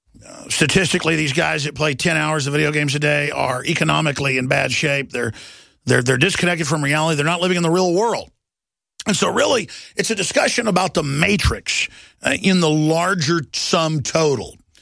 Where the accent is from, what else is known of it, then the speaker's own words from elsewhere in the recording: Dallas, Texas, United States; I grew up in Dallas, Texas.